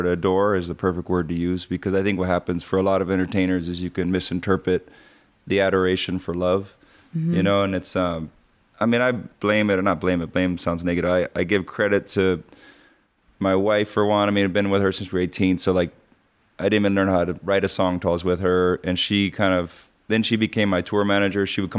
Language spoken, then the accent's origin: English; Hawaii, United States; It was growing up in Hawaii on the North Shore. It was not very punk at all.